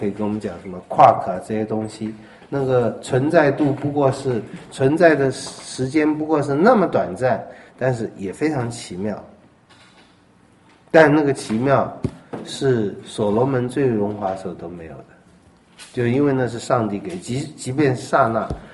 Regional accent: China; 这个我们中国人也喜欢讲这个话

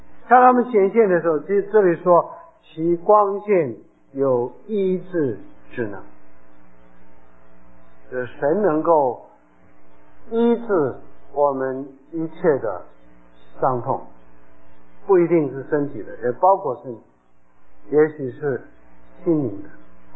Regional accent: China; 我们中国人说善有善报，恶有恶报，若是不报时候未到。

